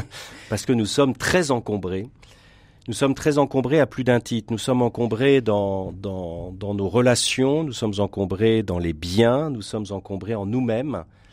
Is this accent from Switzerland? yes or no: no; Bourgogne-Franche-Comté, France; Alors, je suis jurassien par certains aspects, pas loin de Poligny dans le Jura